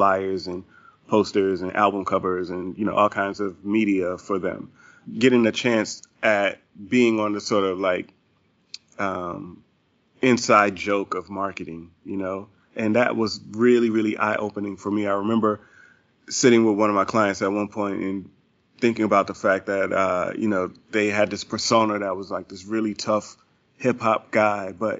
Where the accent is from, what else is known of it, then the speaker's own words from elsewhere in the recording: South Carolina, United States; Growing up in South Carolina, you know, I was always like the kid who could draw, and I knew I wanted to be an artist